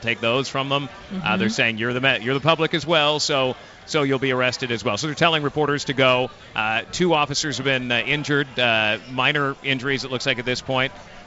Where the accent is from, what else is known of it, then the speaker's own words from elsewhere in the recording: California, United States; I come from California